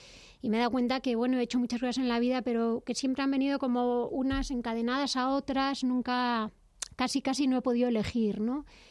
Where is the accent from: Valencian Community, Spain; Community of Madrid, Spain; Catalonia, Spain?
Community of Madrid, Spain; Madrid; born there; Pues yo nací en Moncloa, pero ahora vivo en Vallecas.